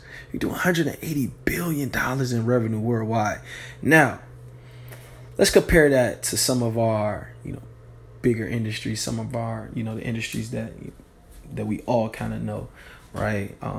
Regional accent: United States; I'm from the States, U.S., United States.

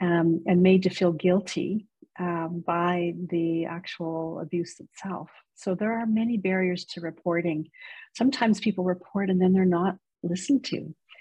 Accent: Canada; So a Canadian NHL, so very dear to me as a Canadian.

